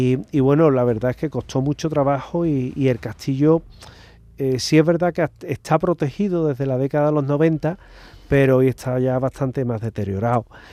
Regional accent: Scotland, United Kingdom; Spanish is a second language; Pues yo soy de Escocia, entonces un castillo escocés

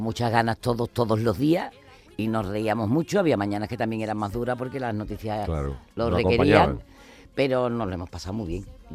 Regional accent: Andalusia, Spain; now in Burgos, Spain; Yo soy andaluza, enamorada de mi tierra, de las 8 provincias. No tengo celos de ninguna de ellas.

